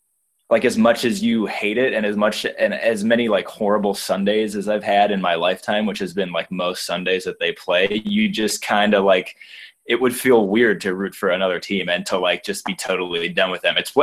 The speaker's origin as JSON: {"language": "English", "town": "Cleveland", "region": "Ohio", "country": "United States", "tie": "born or raised there", "said": "It's one of those things where, like, growing up in Cleveland, it's just kind of something that's like very much ingrained in you"}